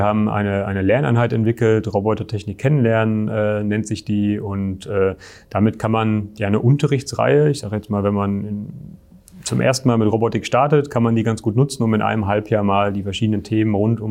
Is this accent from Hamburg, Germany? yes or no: no; North Rhine-Westphalia, Germany; In der Nähe von Dortmund.